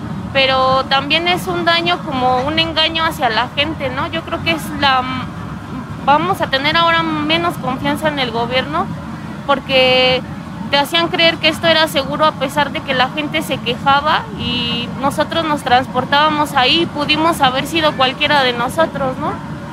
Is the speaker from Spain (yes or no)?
no; Tláhuac, Mexico City, Mexico; tengo 32 años, soy originaria de Tláhuac y fui usuaria de la línea 12 del metro.